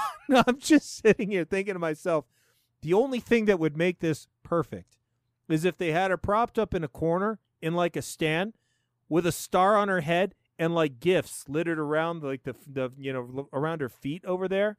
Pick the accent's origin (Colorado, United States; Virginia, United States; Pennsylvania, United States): Colorado, United States; The cult started about 15 years ago here in my home state over in Crestone, Colorado.